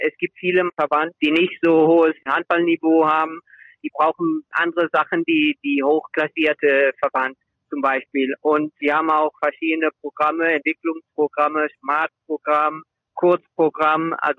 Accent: Remscheid, North Rhine-Westphalia, Germany; born there; mein Bruder und ich, wir sind beide in Remscheid geboren. Deswegen in Remscheid. Aber beide Eltern aus Spanien.

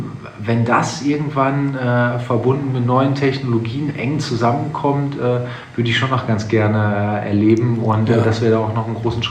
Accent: Essen, North Rhine-Westphalia, Germany; Ich komme aus Essen, Energiehauptstadt. Bin Essen auch immer treu geblieben, wie gesagt, zwischendurch immer mal weg gewesen während der Berater- und Studiumzeit, aber wohne da, fühle mich dort auch eigentlich ganz wohl.

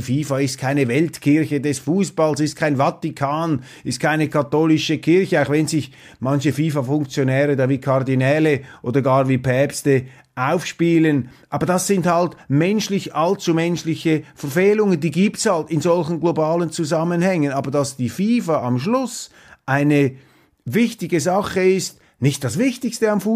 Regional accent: Switzerland; Und als Schweizer bilde ich mir ein, hier schweizerische Präzision und auch schweizerische bodenständige Gastfreundschaft am Werk gesehen zu haben.

